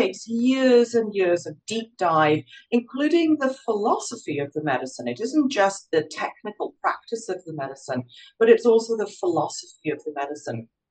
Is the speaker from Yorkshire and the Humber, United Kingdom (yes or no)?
no; Scotland, United Kingdom; You can obviously hear from my accent, I'm originally British, Scotland.